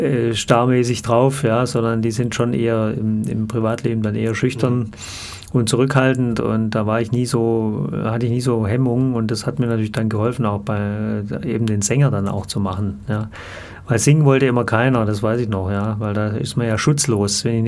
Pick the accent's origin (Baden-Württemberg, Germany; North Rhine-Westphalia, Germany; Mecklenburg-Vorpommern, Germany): Baden-Württemberg, Germany; Böblingen; accent: Swabian; also born or lived in Sindelfingen; ich bin in Sindelfingen im Krankenhaus geboren, bin in Böblingen aufgewachsen, also gar nicht so weit weg von Bietigheim hier. Und ja, also man hört es, wenn ich mit Schwaben rede, merkt man sofort, weil dann rutsche ich so noch stärker ins Schwäbische. Mhm. Aber ja, ich bin Schwabe